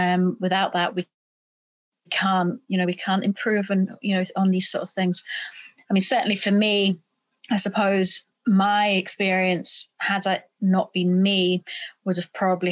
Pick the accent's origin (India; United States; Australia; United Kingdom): United Kingdom; Northern Ireland; I come from Northern Ireland, so I suppose for me it was like that's home and things.